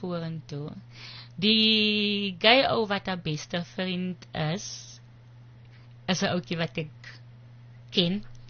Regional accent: Zoar, Western Cape, South Africa; born there; Ek is gebore op Zoa, dis een baie klein plekkie.

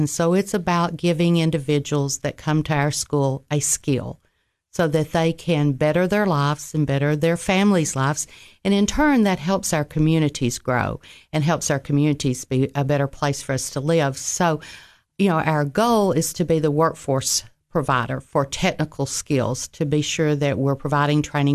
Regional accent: Overton County, Tennessee, United States; I am from Overton County, so I grew up in Overton County. So I've been here in the Upper Cumberland for all my life.

